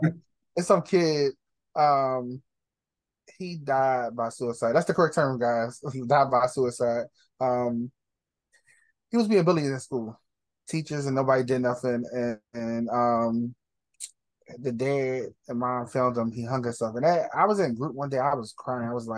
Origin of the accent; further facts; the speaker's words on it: Philadelphia, Pennsylvania, United States; I said back in that day growing up in Philly, I used to wear, my grandma had shorts like that.